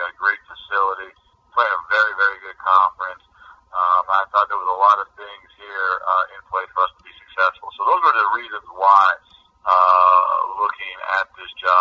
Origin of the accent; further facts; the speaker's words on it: Hazleton, Pennsylvania, United States; Well, originally, my wife and I are originally from this area. We're both from Hazleton, Pennsylvania